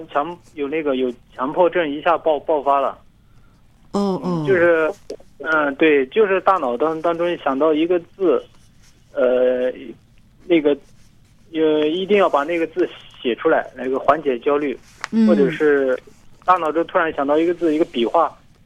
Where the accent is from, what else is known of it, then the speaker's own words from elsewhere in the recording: Anhui, China; 是的，我是安徽的。